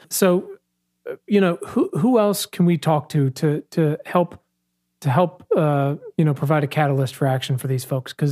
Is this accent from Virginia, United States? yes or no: yes; Virginia, United States; I'm from Virginia. I still spend half the year there.